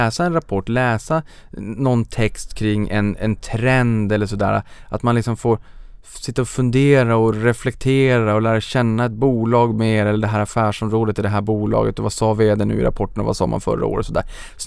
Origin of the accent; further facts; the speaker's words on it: Boden, Norrbotten County, Sweden; Jag kommer från Boden.